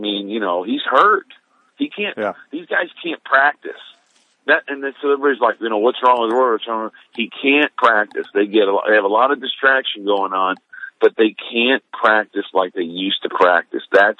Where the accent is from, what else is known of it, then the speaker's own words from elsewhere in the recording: Dallas, Texas, United States; I'm from Dallas.